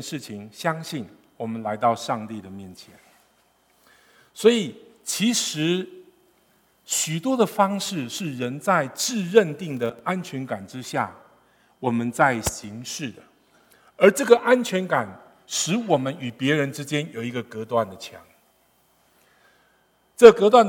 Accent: Taiwan; 我如果今天在中国，我就说我要做总书记啊。我在当时台湾写我要做总统。

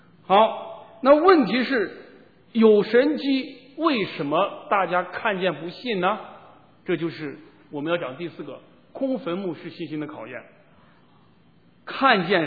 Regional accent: China; 那个石头有点像我们中国人那个大磨盘

